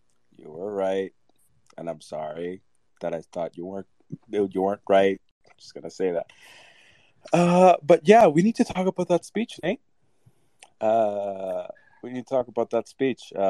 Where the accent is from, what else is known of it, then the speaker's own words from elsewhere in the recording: Venezuela; I'm from Venezuela. We have a lot of problems down there.